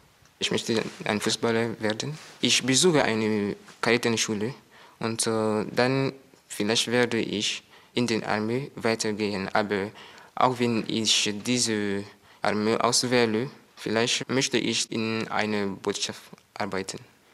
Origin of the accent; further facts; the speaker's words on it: Bobo-Dioulasso, Hauts-Bassins, Burkina Faso; German is a second language; 31. Oktober 1999 geboren. Ich komme aus Burkina Faso. Dort wohne ich in der wirtschaftlichen Stadt, die lautet Bodulasu.